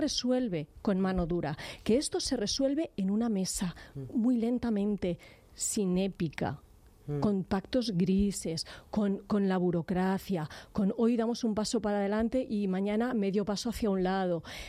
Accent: Catalonia, Spain; yo soy catalana no independentista.

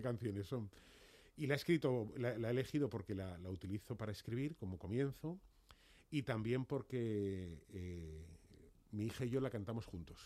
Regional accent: Guadalajara, Castilla-La Mancha, Spain; Yo soy de Guadalajara.

